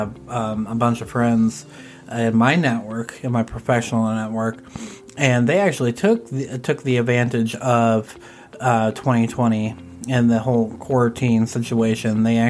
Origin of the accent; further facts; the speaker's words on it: Iowa, United States; you guys know that I'm from Iowa and …'s from Kentucky.